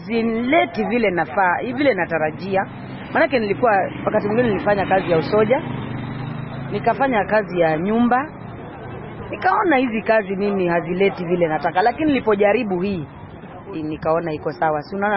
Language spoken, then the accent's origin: Swahili; Kenya; maana sisi ni wa Kenya tuna...